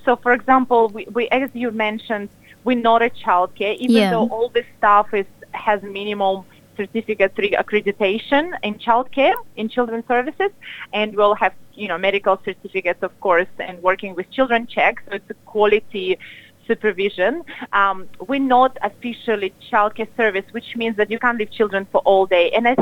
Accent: Russia; English is a second language; That was my goal as a parent myself, and being from different country. I'm originally from Russia.

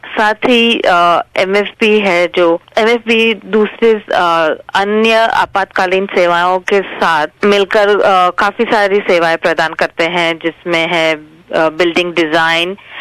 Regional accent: Mumbai, Maharashtra, India; now in Melbourne, Australia; मैं बॉम्बे से हूँ और मुझे मेलबर्न आके 6 साल हो गए हैं।

